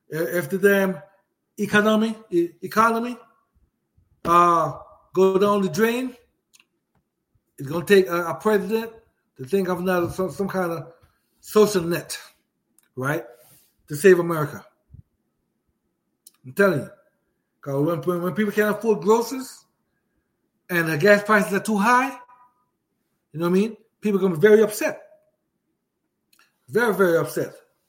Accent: Jamaica; because right now, I see I'm from Jamaica

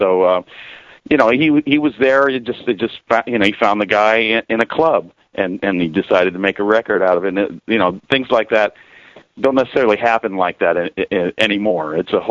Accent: Hollywood, California, United States; You know, I grew up in Hollywood, surrounded by the music business

